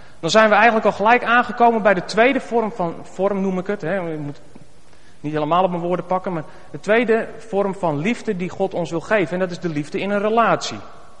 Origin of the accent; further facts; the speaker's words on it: North Holland, Netherlands; accent: West Frisian; Ik ben geboren getogen in Skagen. En dat zullen jullie dus ook af en toe best wel eens merken aan mijn accent.